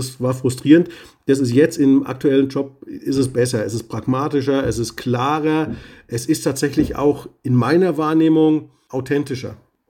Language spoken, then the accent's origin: German; Bavaria, Germany; ich bin Bayer